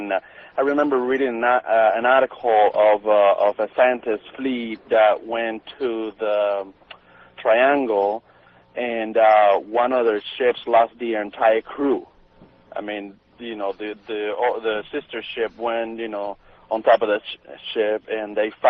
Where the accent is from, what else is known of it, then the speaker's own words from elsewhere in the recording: Cuba; moved away as an adult; I was born and raised in Cuba. I'm one of those boat people. I left when I was 18 years old.